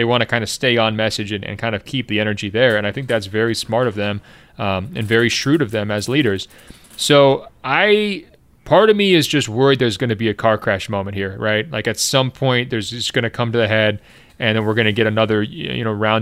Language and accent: English; Hong Kong; I'm from Hong Kong, and that has essentially been our daily existence for most of the past 12 months